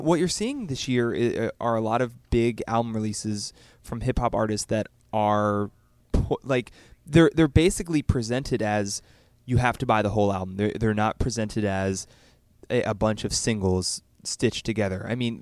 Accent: Philadelphia, Pennsylvania, United States; Yeah, man. I'm from the Philly area. How do you not know this?

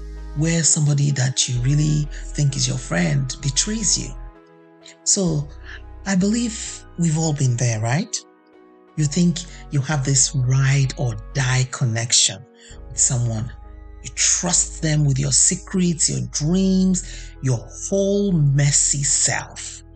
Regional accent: Nigeria; And as a Nigerian, when the new year comes, we always want to say Happy New Year.

